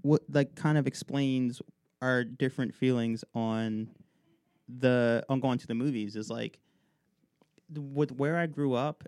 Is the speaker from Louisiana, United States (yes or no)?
no; New Jersey, United States; I grew up in Sussex County. I grew up around here.